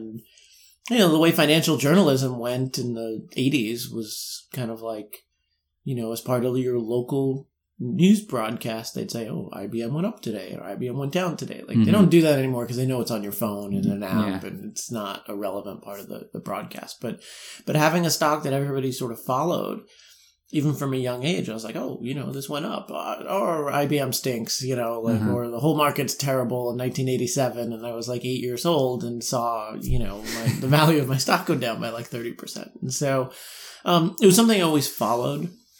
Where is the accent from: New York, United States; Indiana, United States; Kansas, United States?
New York, United States; Brooklyn; Sure. So I grew up in New York. Mm-hmm. I grew up in Bensonhurst out in Brooklyn.